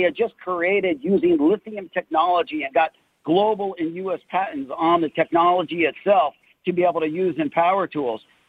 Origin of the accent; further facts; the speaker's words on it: Granada Hills, California, United States; Real quickly, I grew up in the Valley, grew up in Granada Hills, older brother, older sister. My dad ran a dry cleaning store in Watts.